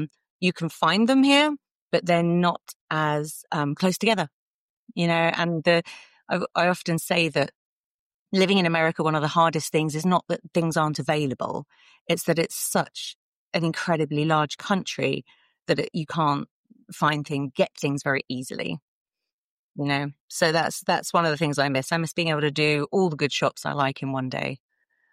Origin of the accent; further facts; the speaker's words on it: London, United Kingdom; accent: south of England; you can probably tell, people who listen can tell by my accent, I'm from the south of England. I grew up in the London suburbs, and I am a cliche to my roots.